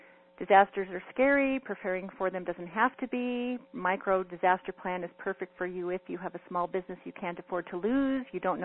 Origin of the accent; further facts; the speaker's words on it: California, United States; I'm from the San Fernando Valley, so I hope it's nice and sunny in San Fernando Valley.